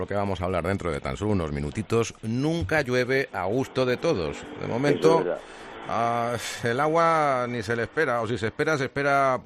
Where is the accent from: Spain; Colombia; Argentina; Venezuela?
Spain; somos españoles, que nos gusta vivir en España.